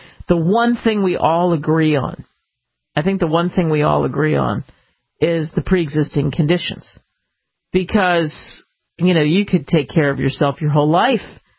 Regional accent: United States; where are you from, lass? America. Then by the time he heard my accent, oh, of course, going back to the U.S., eh? Yep.

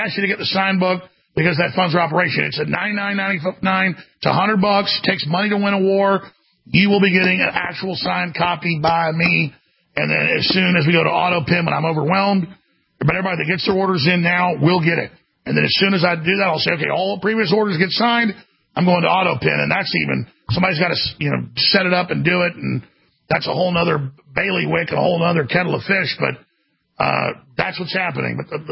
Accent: Dallas, Texas, United States; I grew up in Dallas.

